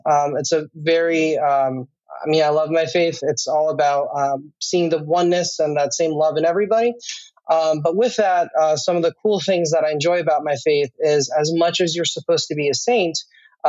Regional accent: New York, United States; I born and raised in New York State. Was born just north of New York City, and I pretty much lived there until I went to college.

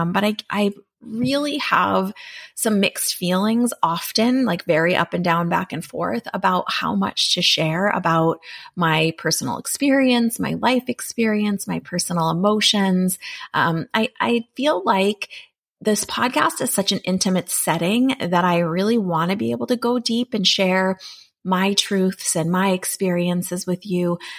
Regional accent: Boston, Massachusetts, United States; I'm from Boston and I grew up in the city and I grew up around ambient noises.

